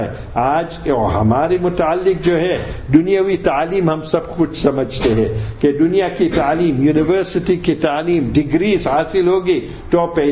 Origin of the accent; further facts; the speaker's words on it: India; moved away; اور جب میں ہندوستان سے آیا